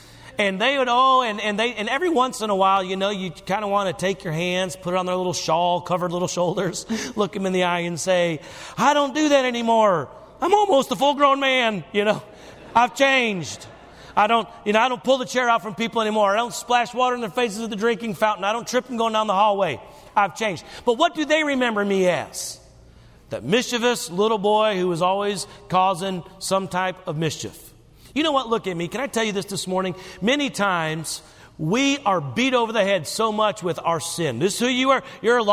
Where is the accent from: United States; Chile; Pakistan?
United States; Star, South Carolina; I grew up in Star, South Carolina. Some of you know where that is.